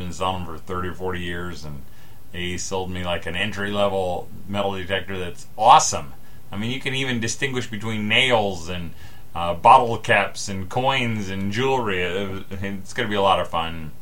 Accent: Danville, Indiana, United States; if you're from my hometown, Danville, Indiana, you love Dave's Pizza.

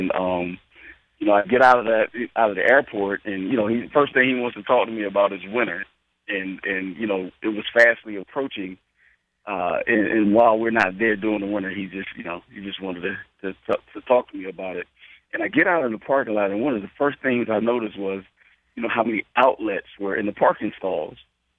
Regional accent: Florida, United States; I was born in Florida, and a lot of that shock happened for me when I went to university, when I went to West Virginia University, which is a great number of miles away from the beach city of Boynton Beach or Delray Beach, which is where I'm really from

